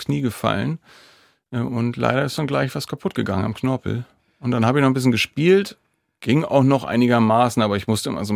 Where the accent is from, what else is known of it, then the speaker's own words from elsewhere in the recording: Hamburg, Germany; Ich komme ja aus Hamburg, wie gesagt